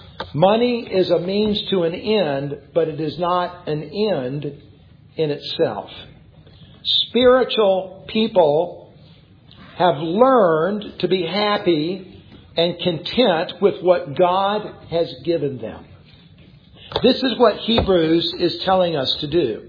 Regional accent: South Carolina, United States; I grew up in South Carolina. My grandparents were in South Georgia.

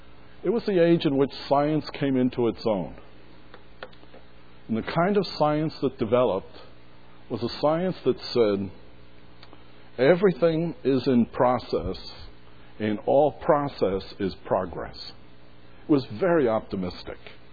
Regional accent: New York City, New York, United States; I was born and raised in New York City. My father immigrated from Scotland

